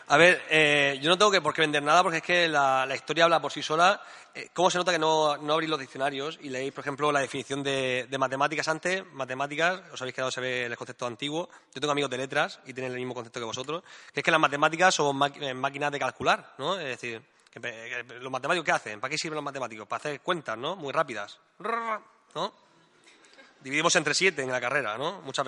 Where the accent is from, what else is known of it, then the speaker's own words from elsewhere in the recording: Murcia, Region of Murcia, Spain; Me ha costado un tiempo, yo que soy de Murcia, pero me ha costado más que los demás